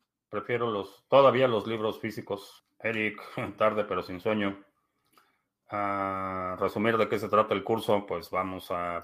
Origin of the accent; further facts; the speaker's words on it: Mexico; tenemos muchos malos hábitos de coexistencia como mexicanos